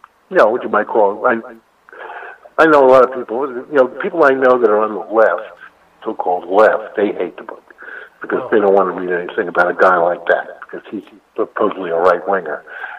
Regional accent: United States; now in Brooklyn, United States; Well, I mean, I'm an American, you know.

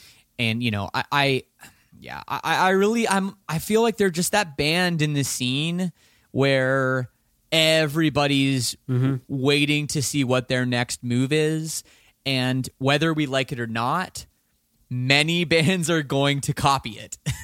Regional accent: Toronto, Ontario, Canada; I'm from Toronto

